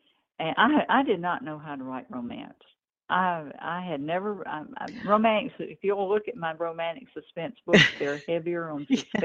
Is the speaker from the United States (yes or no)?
yes; Memphis, Tennessee, United States; I grew up in Memphis, so I'm very familiar with different areas of Memphis.